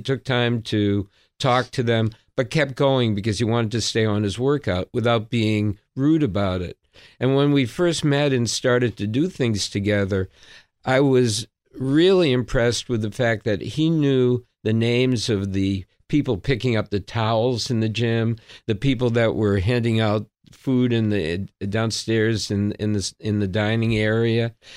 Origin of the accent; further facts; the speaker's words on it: Boston, Massachusetts, United States; I'm a Bostonian